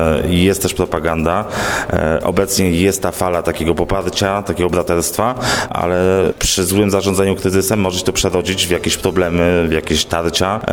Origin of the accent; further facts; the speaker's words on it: Ukraine; bo ja jestem z Ukrainy, a ty z Polski.